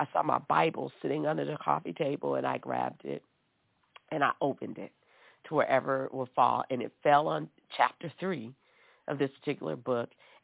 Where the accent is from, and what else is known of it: New Orleans, Louisiana, United States